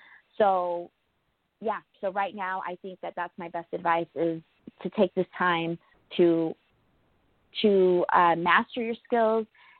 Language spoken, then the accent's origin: English; United States; I have this freedom of, you know, being an American and building this dream for myself